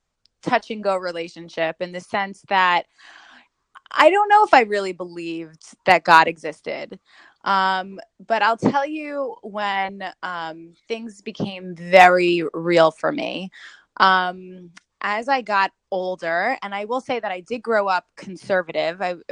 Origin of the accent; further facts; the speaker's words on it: New York, United States; And it was such a bizarre feeling because my whole life I grew up in New York.